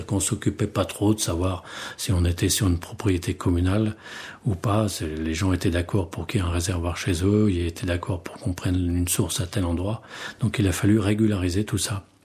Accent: Caen, Normandy, France; born there; Moi, je ne suis pas né ici. Je suis né en Normandie. Je suis né à Caen. Et je suis dans le territoire depuis 1982.

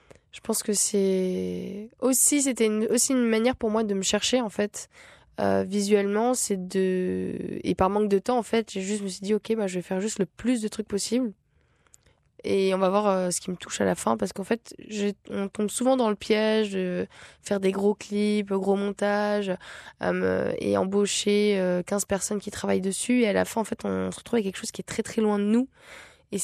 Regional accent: Luxembourg; Ouais, j'ai grandi au Luxembourg.

